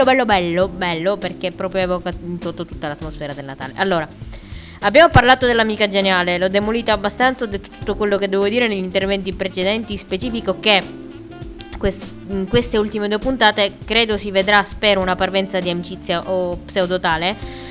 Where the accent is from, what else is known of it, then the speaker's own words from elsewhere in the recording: Sicily, Italy; Io sono siciliana, vedere quelle immagini sullo schermo non mi appartiene